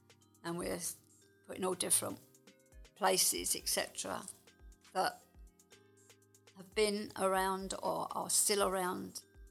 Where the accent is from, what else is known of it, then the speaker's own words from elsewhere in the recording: Bellingham, London, United Kingdom; I was born in Lewisham at the hospital many years ago. Then we moved to Bellingham. I've been in the flat 32 years this year, and 15 years prior to that in Leof.